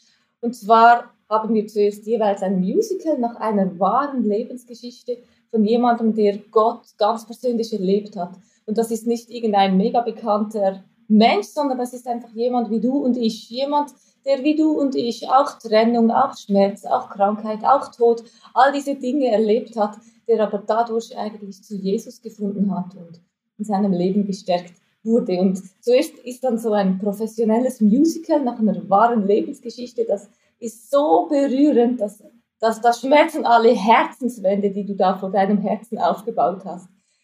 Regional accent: Switzerland; accent: Swiss German; now in Hamburg, Germany; was wir als Schweizer denn hier auf St. Pauli machen. Und dann dachte ich, ja, dann behalte ich doch das bei und muss mich da nicht extra anstrengen und so. Ist mein Schweizerdeutsch, Hochdeutsch so ein bisschen geblieben.

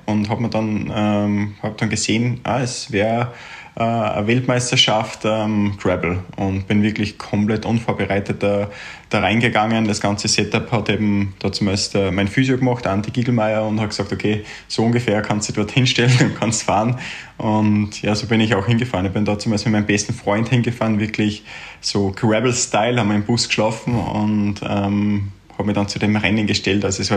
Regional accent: Schalchen, Upper Austria, Austria; Also meine Heimatgemeinde ist Schalchen

